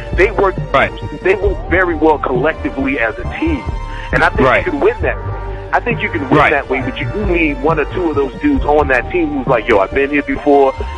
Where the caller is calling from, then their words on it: New Jersey, United States; in New Jersey.